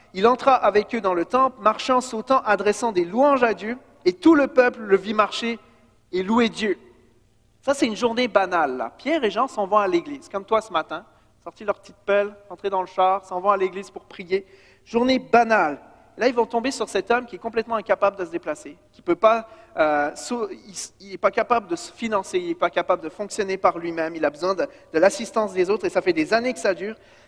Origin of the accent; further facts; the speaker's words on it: Switzerland; Quand j'étais jeune, j'étais en Suisse